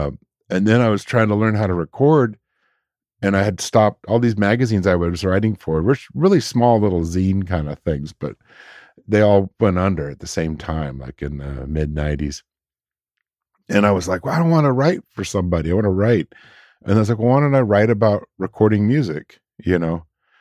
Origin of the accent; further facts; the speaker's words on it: Oakland, California, United States; also born or lived in Berkeley / Nevada City / Chico; So I was born in Berkeley and raised in Oakland as a little kid. And then we lived out near this place called Nevada City in California